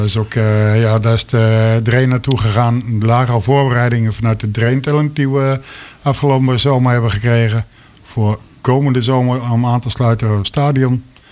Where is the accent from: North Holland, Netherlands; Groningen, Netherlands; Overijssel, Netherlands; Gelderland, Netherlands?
Gelderland, Netherlands; Apeldoorn; also born or lived in Klarenbeek; Ik kom uit Apeldoorn.